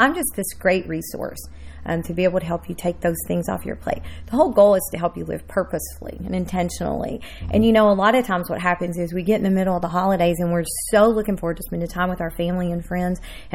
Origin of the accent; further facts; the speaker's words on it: Madisonville, Kentucky, United States; now in Louisville, United States; I grew up in Madisonville, Kentucky, and ended up in Louisville several years ago, and it truly has been home to me.